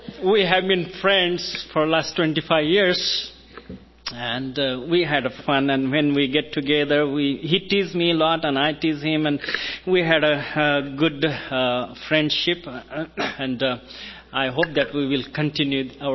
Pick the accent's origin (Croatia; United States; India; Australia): India; Even though I come from India, I could come and stand before you as a servant of God because of Jesus.